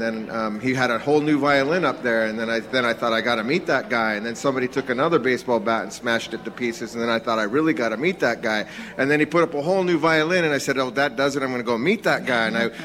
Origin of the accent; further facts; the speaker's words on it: Bellingham, Washington, United States; I'm from the Lummi tribe, not Lumbi tribe, Lummi tribe, near Bellingham, Washington. That's where I'm from.